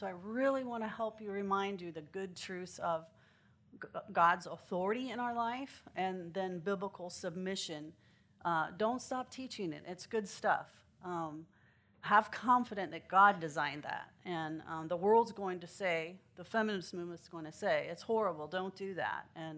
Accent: Indianapolis, Indiana, United States; I'm from Indianapolis, Indiana, and have the privilege to worship at College Park Church there in Indianapolis.

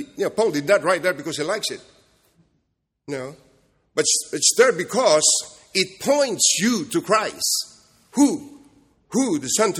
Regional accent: Kentucky, United States; accent: Kentucky; I have to spell it for you because of my Kentucky accent.

